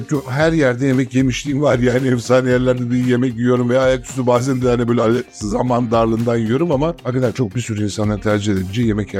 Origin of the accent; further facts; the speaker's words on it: Istanbul, Turkey; Biz de orada işte bütün gençliğim benim hep orada geçti. Yani okul hayatım, gençlik hayatım, bütün orada büyüdük, orada yetiştik. Şimdi hala Kozyatan'da oturuyorum.